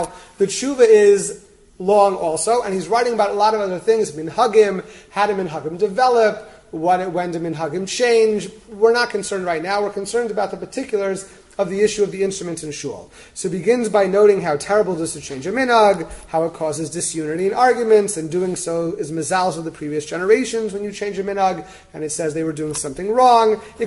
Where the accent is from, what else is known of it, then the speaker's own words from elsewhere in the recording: Scarsdale, New York, United States; I grew up in Scarsdale